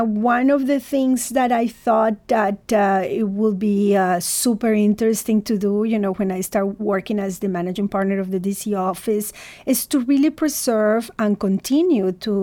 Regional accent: Mexico; English is a second language; I'm originally from Mexico, so I have the opportunity to go and present in Spanish, you know, and also in my broken English and my French.

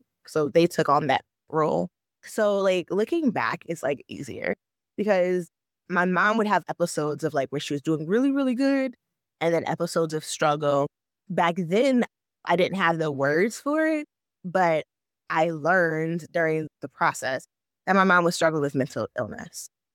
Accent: Michigan, United States; However, as a person, I grew up in Michigan, born and raised. My family is like not necessarily from Michigan. They were part of, like, of course, the Great Migration.

